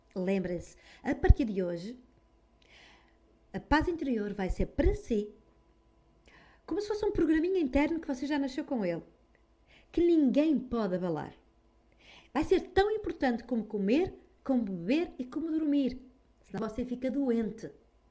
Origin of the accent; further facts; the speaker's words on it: Norte, Portugal; Eu de vez em quando troco os Bs pelos Vs porque eu sou do Norte, não é?